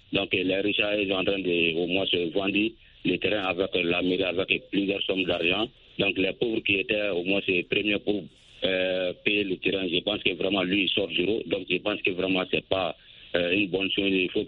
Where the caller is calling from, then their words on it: Sonikimi, Mali; Je vous appelle toujours dans mon village natal à Sonikimi.